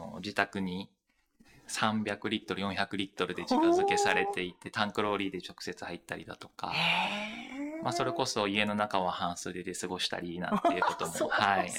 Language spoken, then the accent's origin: Japanese; Hokkaido, Japan; now in Iwate, Japan; 北海道になります。